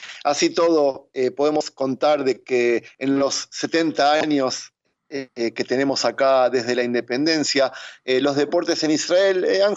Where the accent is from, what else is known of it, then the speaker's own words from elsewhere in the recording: Buenos Aires, Argentina; born there; por haber nacido en Sudamérica, no solo que nací en Sudamérica, yo nací a 3 cuadras de la Bombonera.